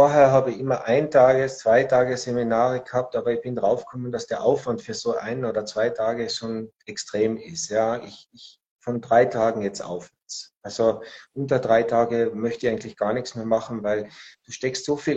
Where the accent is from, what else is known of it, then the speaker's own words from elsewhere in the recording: Austria; ich komme ja aus Österreich.